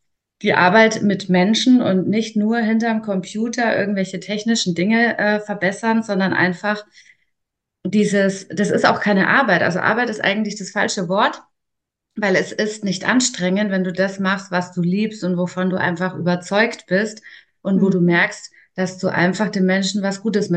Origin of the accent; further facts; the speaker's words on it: Bavaria, Germany; Ich komme aus der Nähe von Nürnberg, bin jetzt 40 Jahre alt